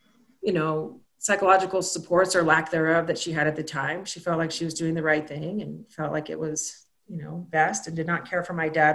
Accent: Lafayette, Colorado, United States; Well, I grew up here in Colorado in Lafayette when it was a much smaller town than it is today.

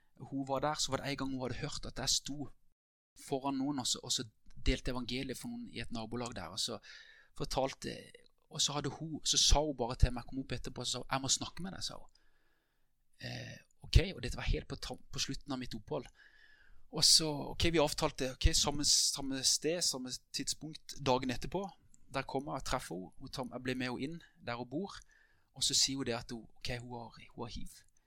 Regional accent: Konsmo, Agder, Norway; bodde et år i Konsmo der jeg kommer fra, eller bodde et par år

